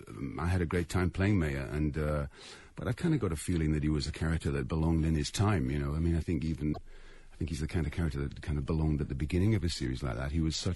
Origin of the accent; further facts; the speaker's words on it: South Shields, North East England, United Kingdom; accent: Geordie; I come from the northeast. I come from South Shields, which is near Newcastle.